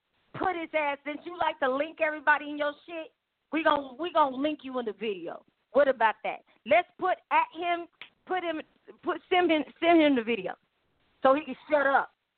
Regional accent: Compton, California, United States; See, because still, I'm from Compton, California.

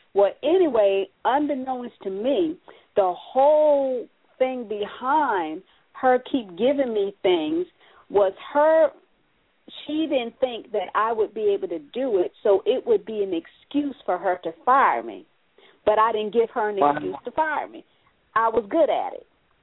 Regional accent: New York, United States; moved away; I remember when I moved down here from New York. Now, people always say, oh, New York is one of the hardest cities. Those people are so mean in New York. But I was so comfortable, so at home in New York.

